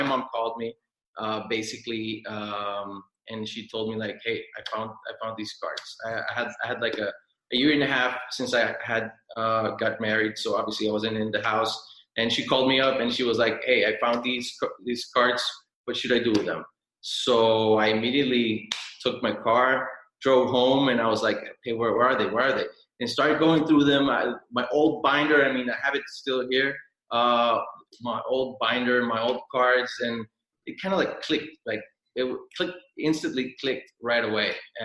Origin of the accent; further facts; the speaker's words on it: Honduras; Like you guys, well, most of you guys know, I am from Honduras.